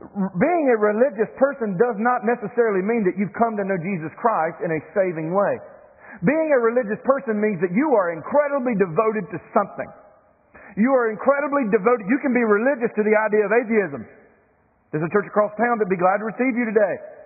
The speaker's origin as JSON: {"language": "English", "country": "United States", "tie": "born or raised there", "said": "when I was a kid, I would hear adults around me in circles that I ran in the very rural community that I grew up in Cleveland County."}